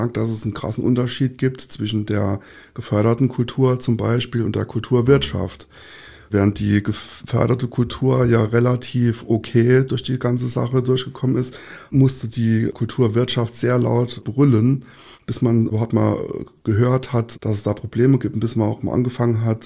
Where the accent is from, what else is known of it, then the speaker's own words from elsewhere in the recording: Saarland, Germany; Ja, ich komme halt aus dem Saarland, so irgendwie.